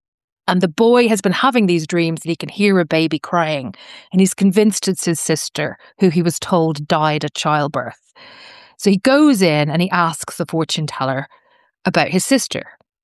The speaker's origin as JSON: {"language": "English", "country": "Ireland", "said": "I'm an Irish playwright, so we're not known for our short."}